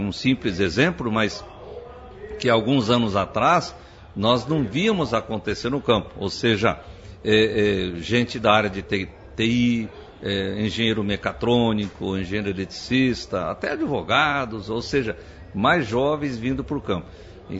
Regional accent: Londrina, Paraná, Brazil; eu sou de Londrina, sou agrônomo

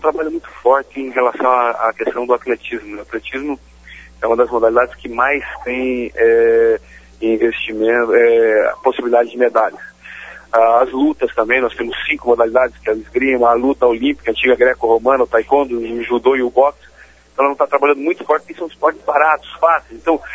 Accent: Cascavel, Paraná, Brazil; sou do interior, sou da área, né, do interior do estado, sou da região de Cascavel

